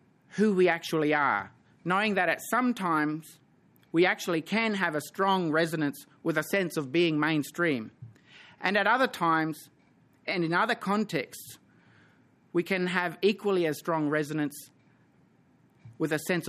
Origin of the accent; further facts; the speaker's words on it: Bundaberg, Queensland, Australia; in my hometown, Bundaberg, and I'm fishing in the Burnett River, knowing that my people have done this for thousands of years, my sense of being Aboriginal is very strong.